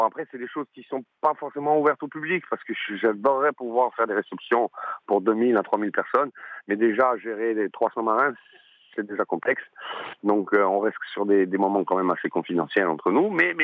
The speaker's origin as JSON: {"language": "French", "town": "Ajaccio", "region": "Corsica", "country": "France", "tie": "born or raised there", "said": "c'est chez moi au quartier, parce que j'ai grandi là-bas à Ajaccio, au Trotel."}